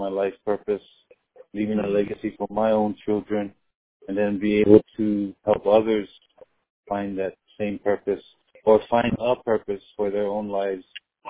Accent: Honolulu, Hawaii, United States; Okay, I'm from Honolulu, Hawaii, born and raised here in Honolulu.

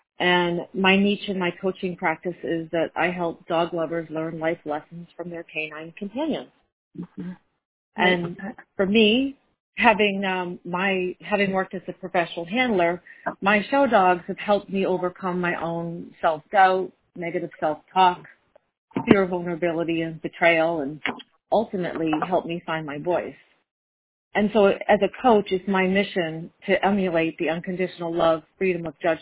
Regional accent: Fremont, New Hampshire, United States; I'm from Fremont, New Hampshire

